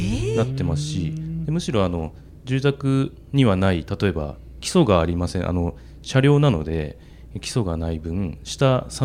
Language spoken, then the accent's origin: Japanese; Hokkaido, Japan; 僕があの北海道に戻ってきて、まあ地元に戻った時に、なんせあの25年ぶりぐらいに地元に戻ったので